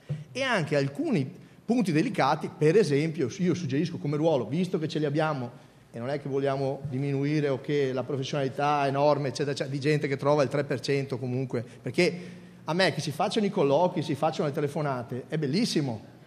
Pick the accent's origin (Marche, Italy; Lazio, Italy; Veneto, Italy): Veneto, Italy; Venice; Io sono di Venezia